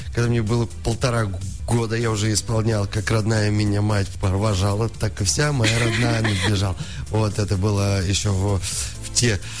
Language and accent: Russian; Ufa, Bashkortostan, Russia; now in Moscow, Russia; когда я уехал из Уфы, я из Уфы изначально, когда я уехал из Уфы в Москву, я начал, собственно, вот в таком стиле что-то делать